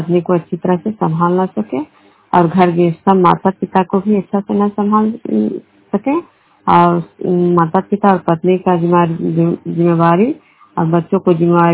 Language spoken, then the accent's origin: Hindi; Vishnupur, Bihar, India; मैं विष्णुपुर ग्राम खड़गा पंचायत नालंदा जिला नवनसा प्रखंड की निवासी हूँ।